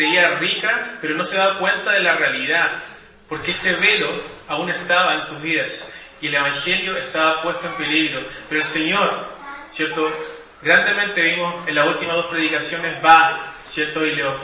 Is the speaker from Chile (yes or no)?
yes; Los Lagos, Chile; Para los que, bueno, no conocen, yo soy de Chiloé y por eso digo estas cosas, ¿ya?